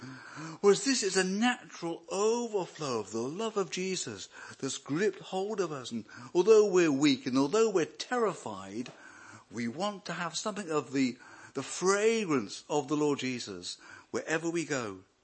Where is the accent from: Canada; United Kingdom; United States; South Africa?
United Kingdom; Wales; I'm the Welsh, I'm the Welsh. But a proud Brit